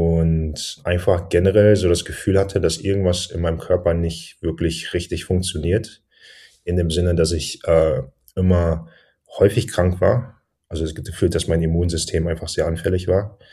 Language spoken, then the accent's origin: German; Dortmund, North Rhine-Westphalia, Germany; ich komme ursprünglich aus Dortmund, also ich bin gebürtiger Deutscher. Nach meinem Abi war ich ein Jahr in Australien im Ausland